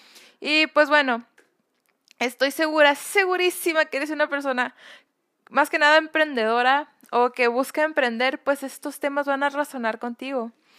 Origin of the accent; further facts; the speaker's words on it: Mexico; soy mexicana, nací el 16 de diciembre del 2000, tengo 19 años, signo Sagitario, dejando eso claro. Y pues bueno, hablo inglés